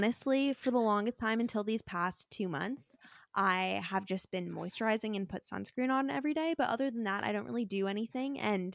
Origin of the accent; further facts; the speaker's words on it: Arizona, United States; So I feel like I have like some connection with him because I am also from Arizona.